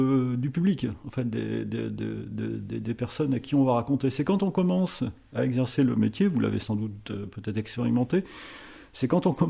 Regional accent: France; même si je suis français, j'ai plutôt des réflexes de, comme vous dites, de journaliste anglophone

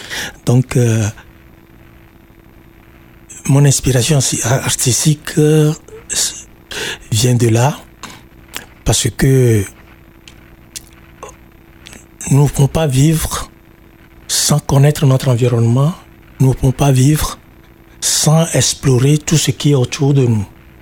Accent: Zafi, Maritime, Togo; je viens de Zafi, à 50 km nord de Lomé, où je viens d'une famille de chefferie, comme on dit chez nous.

